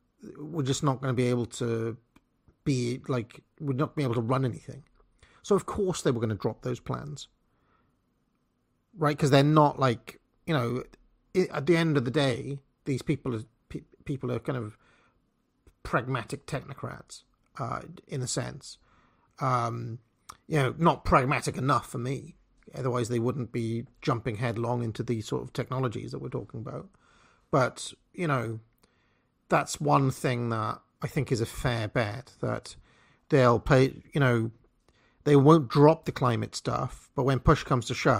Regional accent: United States; Also, I'm an American, so I don't really have a dog in this fight anyway.

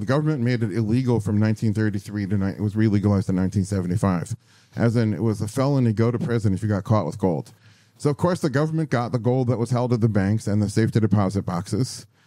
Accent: United States; And by the way, being a world traveler, I think I'm in a position to say this as an American.

